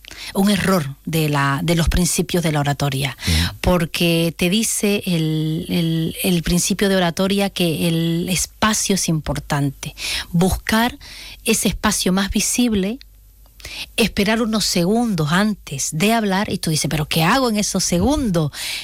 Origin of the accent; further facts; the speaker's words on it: Santa Cruz de la Sierra, Santa Cruz, Bolivia; now in Jerez, Spain; el 24 de septiembre, Leo, es el día de mi ciudad de origen, de Santa Cruz de la Sierra.